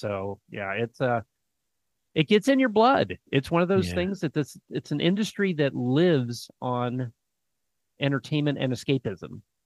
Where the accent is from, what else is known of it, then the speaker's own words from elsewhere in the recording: San Luis Obispo, California, United States; I mean, I'm a proud Californian. I was born and raised in San Luis Obispo, and after 25 years in Southern Cal, I just had enough of the gas prices